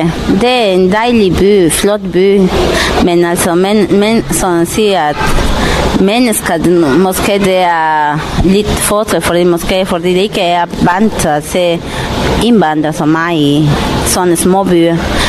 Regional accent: Peru; Danish is a second language; Jeg kommer fra Peru, så jeg er en del i Sydamerika. Men jeg kommer som turist her i Danmark på besøg af min søster.

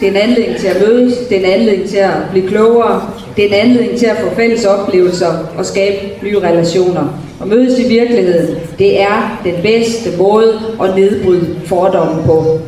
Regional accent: North Denmark Region, Denmark; Det kan jeg godt selv lide som nordjyde.

